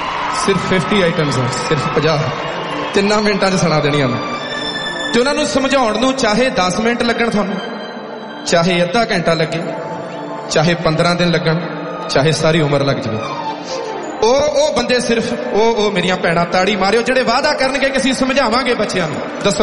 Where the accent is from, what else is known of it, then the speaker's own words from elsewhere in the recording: Punjab, India; moved away as an adult; ਅਸੀਂ ਜਿਹੜੇ ਪੰਜਾਬ ਤੋਂ ਜੰਮ ਪਲ ਕੇ ਇੱਧਰ ਆਏ ਹਾਂ ਵੱਡੇ ਹੋ ਕੇ ਆਏ ਹਾਂ